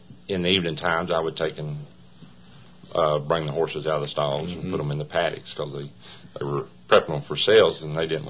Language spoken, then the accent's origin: English; Lexington, Kentucky, United States; also born or lived in Stamping Ground / Jeffersonville; Yeah. I was raised in Lexington, and then we moved to Stamping Ground. And stayed up there for about 10 years, and then we went to Jeffersonville.